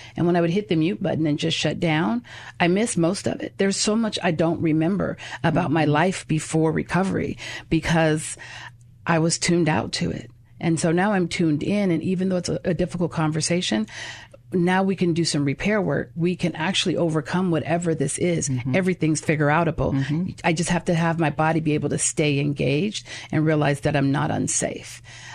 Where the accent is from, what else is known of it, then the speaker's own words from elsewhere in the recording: Los Angeles, California, United States; I grew up in South Central LA, as I've shared before.